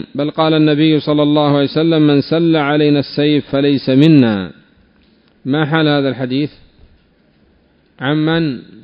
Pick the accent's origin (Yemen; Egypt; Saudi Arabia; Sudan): Yemen; يعني مثلا أنت، خاصة عندنا في اليمن، يقتل القاتل عمدا عدوانا ويجلس في السجن 10 سنين ويخرج براءة ربما بعض الأحيان.